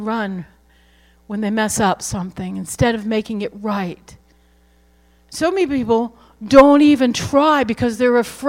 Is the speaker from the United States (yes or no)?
yes; Ohio, United States; I grew up in Ohio, and my dad had a shop across the driveway a little ways away from the house.